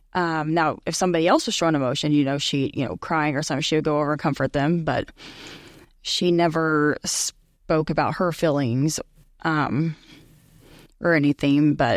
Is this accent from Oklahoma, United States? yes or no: yes; Broken Arrow, Oklahoma, United States; I'm from Broken Arrow. Mom of three